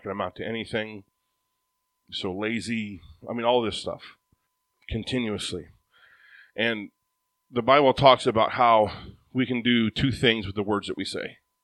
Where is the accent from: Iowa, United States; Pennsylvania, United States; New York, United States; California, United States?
Iowa, United States; Ottumwa; But so I grew up in Ottumwa, Iowa. How many ever heard of that before?